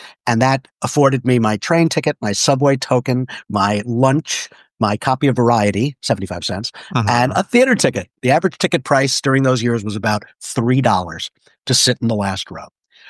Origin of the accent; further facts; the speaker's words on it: Great Neck, New York, United States; Well, I am a Long Island boy. I grew up in Great Neck.